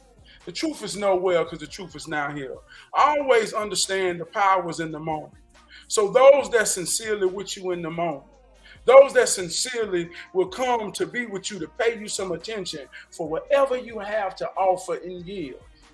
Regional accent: United States; We black men. We have black families, right? But as they go out, now we are citizens. We are American.

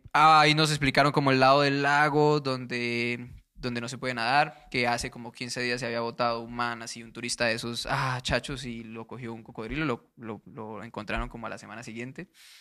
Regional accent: Bucaramanga, Santander, Colombia; Yo soy de Bucaramanga, mano

